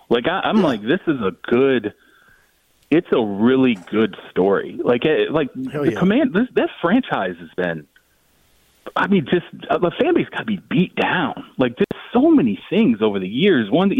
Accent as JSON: {"language": "English", "region": "Michigan", "country": "United States", "tie": "born or raised there", "said": "Like, I grew up in Michigan, the Lions for decades and decades, like that fan base is so beat down."}